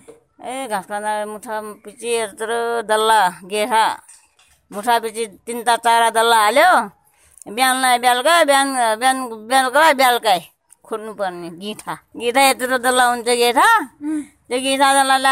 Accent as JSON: {"language": "Nepali", "town": "Gaighat", "region": "Koshi Province", "country": "Nepal", "tie": "born there", "said": "म जन्मेको के अरे, मेरो जन्मथलो त गाईघाट हो।"}